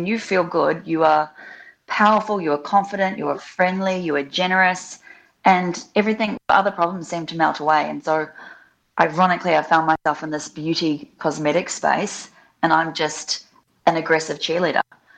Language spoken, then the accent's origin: English; New Zealand; also born or lived in Australia; So I grew up in New Zealand. I have had some of my childhood in Australia as well. I just get less shtick for being a Kiwi. So I just tell everyone it's a posh accent.